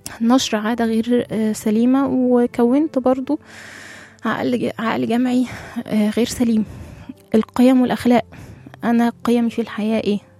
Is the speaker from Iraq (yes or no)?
no; Egypt; احنا دايما زي ما قلت كده احنا عندنا اعتزاز كمصريين مثلا بحضارتنا.